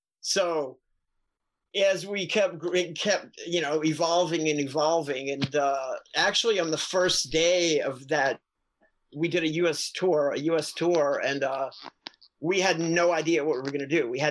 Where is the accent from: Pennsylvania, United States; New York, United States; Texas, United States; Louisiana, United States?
Louisiana, United States; New Orleans; is, you know, I'm from New Orleans